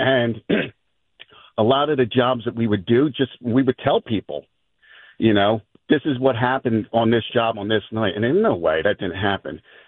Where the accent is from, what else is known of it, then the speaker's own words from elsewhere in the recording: Frankfort, United States; We grew up in Frankfort. He grew up on Bridge Street. I grew up on the street behind him, Granite Street.